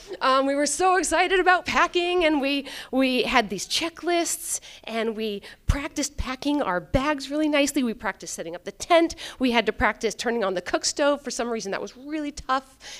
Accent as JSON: {"language": "English", "town": "Talkeetna", "region": "Alaska", "country": "United States", "said": "Plus, I'm from Talkeetna, so I get a pass, right?"}